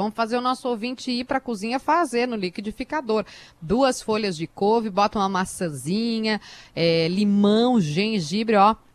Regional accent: Rio Grande do Sul, Brazil; O Rio Grande do Sul é minha terra, eu já morei fora e voltei, porque eu amo o Rio Grande do Sul, amo música gaúcha, amo tradição

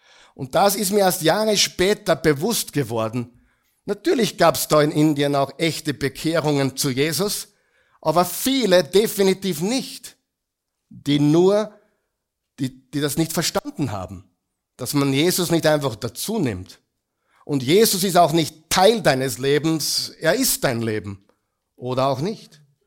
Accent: Linz, Upper Austria, Austria; born there; Ich bin ein gebürtiger Linzer, ja? Linz und Oberösterreich.

